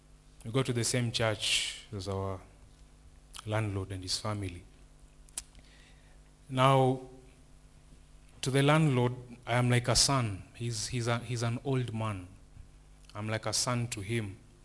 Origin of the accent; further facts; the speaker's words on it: Kisumu, Kisumu County, Kenya; I come from Kisumu, and Kisumu is a city